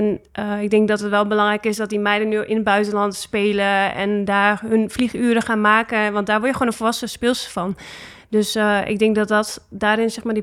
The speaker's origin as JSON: {"language": "Dutch", "country": "Netherlands", "said": "En daar zijn wij als Nederlanders ook heel flexibel, dat we ons goed aanpassen."}